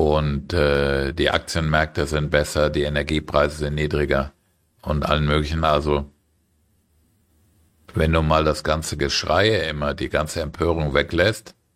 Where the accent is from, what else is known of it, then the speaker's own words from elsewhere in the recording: Frankfurt, Hesse, Germany; zum Beispiel ich ja als Frankfurter sowieso.